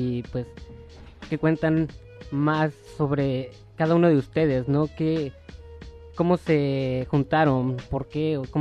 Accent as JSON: {"language": "Spanish", "country": "Mexico", "said": "Porque yo también soy mexicano."}